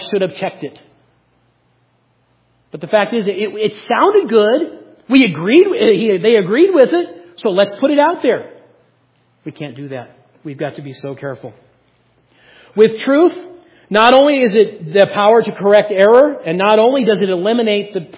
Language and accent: English; Gunnison, Colorado, United States; When I was When I was growing up in Gunnison